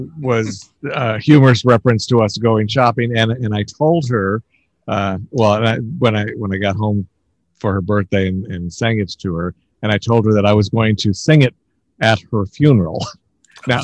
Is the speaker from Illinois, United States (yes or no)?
yes; Illinois, United States; so my mom was born and raised in Chicago, and even though I grew up in the suburbs, she liked to go shopping in Chicago